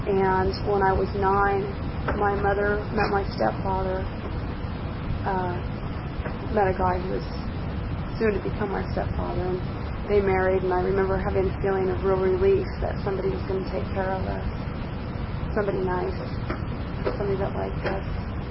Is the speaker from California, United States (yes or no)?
no; New York City, New York, United States; born there; Well, like I said, I was born in Brooklyn, New York.